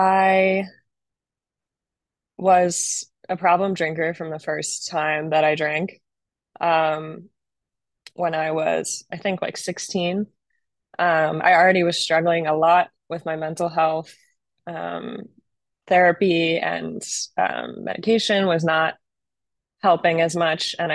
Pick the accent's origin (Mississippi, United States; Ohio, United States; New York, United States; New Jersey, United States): New Jersey, United States; now in Philadelphia, United States; I'm from Jersey. Now I'm in Philly.